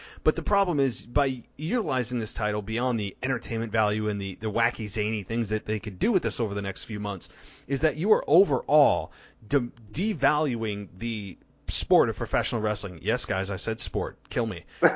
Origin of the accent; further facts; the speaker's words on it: Albany, New York, United States; basically dying in front of the Albany crowd, my hometown, which I actually did not attend because I couldn't, unfortunately, on Monday night.